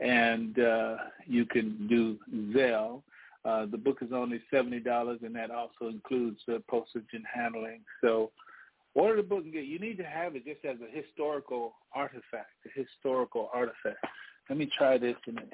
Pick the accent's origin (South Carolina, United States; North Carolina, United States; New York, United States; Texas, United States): Texas, United States; Denison; born there; I was born in Denison, Texas, as she, of course, was.